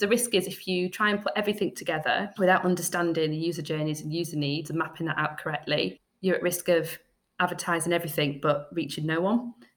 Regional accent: Scarborough, Yorkshire and the Humber, United Kingdom; in my hometown of Scarborough, I help set up an engineering academy for young people

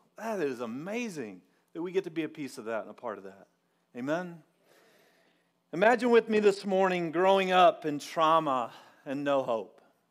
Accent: Rockaway Beach, Missouri, United States; You can show the picture there of Rockaway Beach. You see, this is my hometown from the lake.

